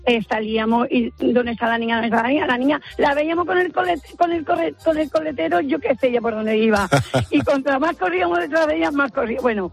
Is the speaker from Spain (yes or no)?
yes; Cádiz, Andalusia, Spain; yo soy de Cádiz, pues nos fuimos allí, vivíamos en el norte